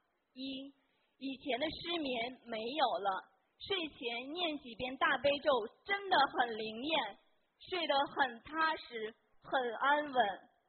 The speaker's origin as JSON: {"language": "Chinese", "region": "Beijing", "country": "China", "said": "我是来自北京的"}